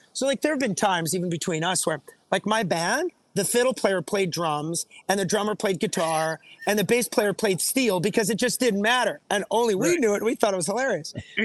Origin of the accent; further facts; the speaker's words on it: Canada; And even though I'm a Canadian, I know for a fact that the American dream is a legitimate dream